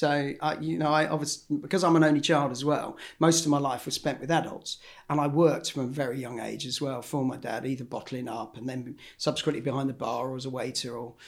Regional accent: Northampton, East Midlands, United Kingdom; I grew up in Northampton. Well, just outside Northampton, actually, at a grass aerodrome called Sywell Aerodrome.

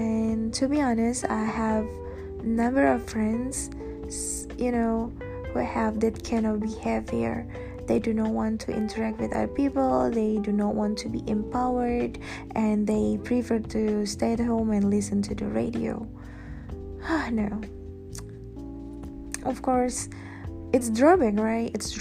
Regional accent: Indonesia; back in my home country, Indonesia, okay?

